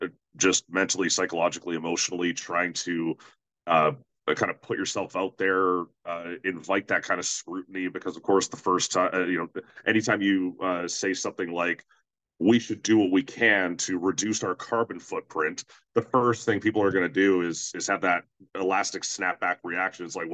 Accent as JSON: {"language": "English", "town": "Edmonton", "region": "Alberta", "country": "Canada", "said": "I'm from Edmonton, Alberta, Canada."}